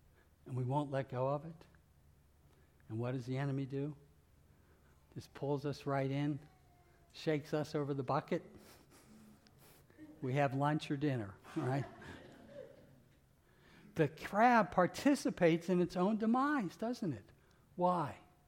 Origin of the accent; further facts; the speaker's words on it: Pittsburgh, Pennsylvania, United States; I grew up in Pittsburgh, and the first time I ever saw anybody crabbing, I was amazed. You don't go crabbing up in Pittsburgh.